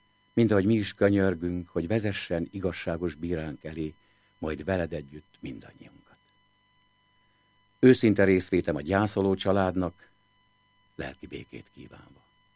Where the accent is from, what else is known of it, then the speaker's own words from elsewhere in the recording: Csíktaploca, Harghita, Romania; Én gyermekkoromban, otthon, Csíktaplocán, a Pünkösdi Passióban Pilátust énekeltem bácsikkal, nénikkel.